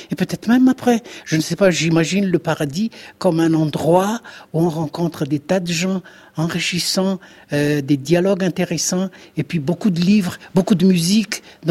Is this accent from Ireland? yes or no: no; Madagascar; Et c'est ça l'ambiguïté ici chez nous à Madagascar.